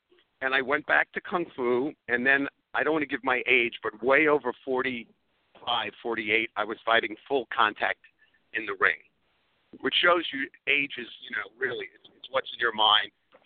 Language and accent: English; Brooklyn, New York, United States; because I grew up in Brooklyn, New York, public school system, Flatbush, you know what I mean? The real Brooklyn, where the people that have beards are Jews, not Italian women.